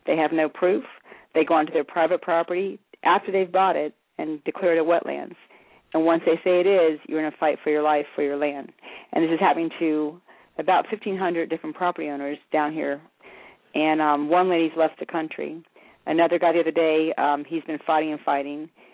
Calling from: Miami, Florida, United States; I'm calling from Miami, Florida.

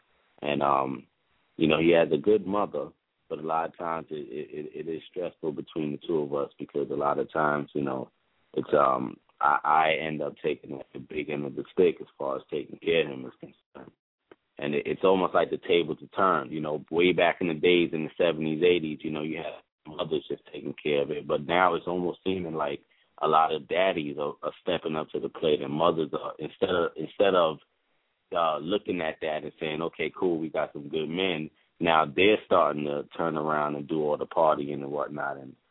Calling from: Brooklyn, New York, United States; I'm calling from Brooklyn.

